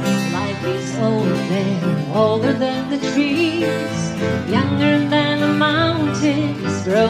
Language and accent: English; Croatia; We're two sisters from Croatia